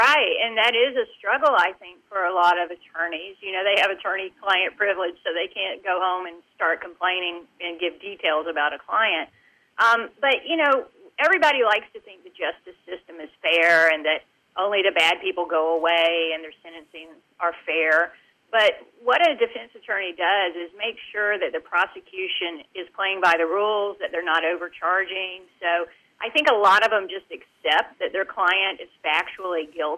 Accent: the South, United States; I grew up in the South where we drink that from our mother's milk.

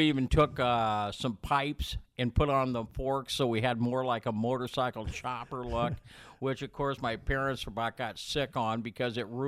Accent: Sioux City, Iowa, United States; Well, I grew up out in Morningside, Chris. Was a went to Washington Grade School, which doesn't exist anymore. And then, of course, East Junior, East High.

